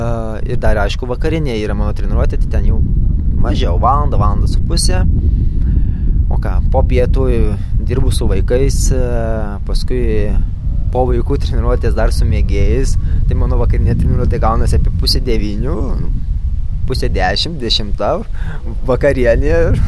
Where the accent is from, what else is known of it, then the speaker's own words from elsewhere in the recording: Kaunas, Kaunas County, Lithuania; esu kaunietis